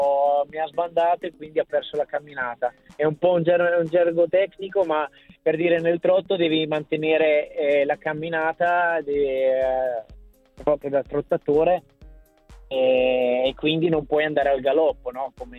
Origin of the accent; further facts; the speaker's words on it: Ferrara, Emilia-Romagna, Italy; E la mia passione da buon emiliano ferrarese c'è sempre stata nel mondo del trotto